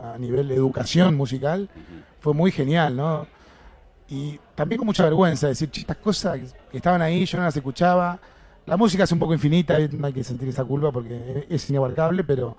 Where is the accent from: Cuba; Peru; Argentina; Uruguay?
Argentina; Son parte de nuestra vida. Te gusten o no, son parte de nuestra recorrida como argentinos, ¿no?